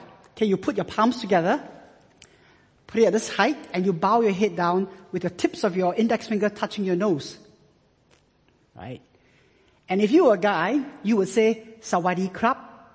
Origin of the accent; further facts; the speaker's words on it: Singapore; I'm from Singapore. My nationality is, I'm a Singaporean, but by race, I'm a Chinese Singaporean.